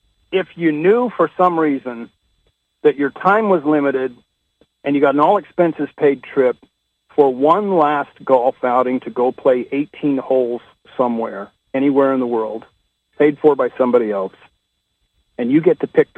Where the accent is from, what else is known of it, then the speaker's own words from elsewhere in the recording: Orem, Utah, United States; I'm from Orem originally. I'm a Utah kid originally.